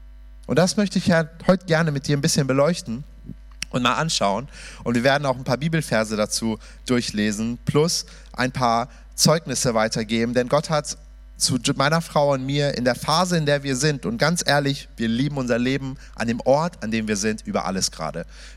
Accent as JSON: {"language": "German", "country": "Germany", "tie": "born or raised there", "also_born_or_lived": "Iran", "said": "Ich bin gebürtiger Iraner, lebe jetzt fast seit 30 Jahren in Deutschland. Also ich bin hier groß geworden, in einem muslimischen Kontext hineingeboren, aber relativ losgelöst davon groß geworden."}